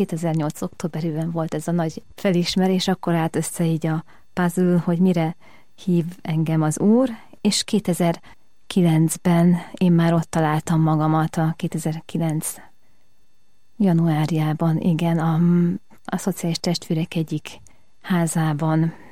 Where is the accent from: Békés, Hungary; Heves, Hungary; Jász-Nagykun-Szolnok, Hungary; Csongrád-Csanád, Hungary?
Heves, Hungary; Eger; az én szülővárosomban, Egerben volt